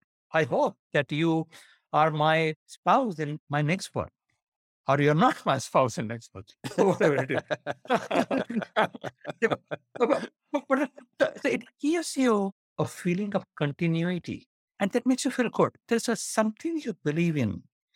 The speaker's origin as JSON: {"language": "English", "country": "India", "tie": "born or raised there", "said": "So I grew up in India."}